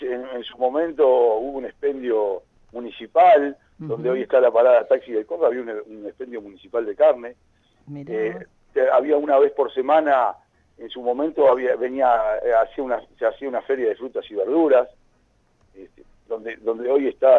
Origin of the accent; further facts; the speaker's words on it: San Carlos, Maldonado, Uruguay; born there; yo nací en San Carlos porque el doctor Laborde atendía en San Carlos.